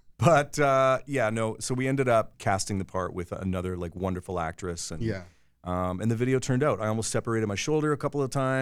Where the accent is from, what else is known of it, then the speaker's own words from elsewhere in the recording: Ladysmith, British Columbia, Canada; because I'm from Ladysmith, BC